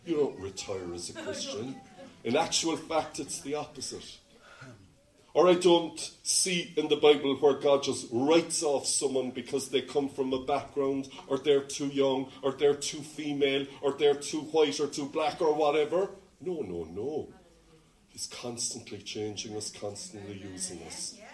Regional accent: Ireland; Look, I am so comfortable being Irish. I will out-Irish anyone.

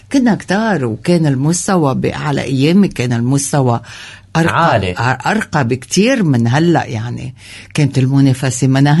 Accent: Beirut, Beirut Governorate, Lebanon; انا بنت بيروت بنت المصيطبه جاره صائب سلام جاره الاشرفيه انا فخوره ببلدي

